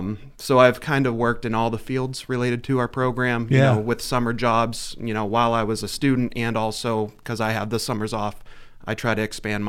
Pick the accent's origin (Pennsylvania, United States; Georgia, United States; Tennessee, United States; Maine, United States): Pennsylvania, United States; Mount Jewett; now in Ridgway, United States; I'm originally from Mount Jewett, Pennsylvania, but currently reside in Ridgeway, PA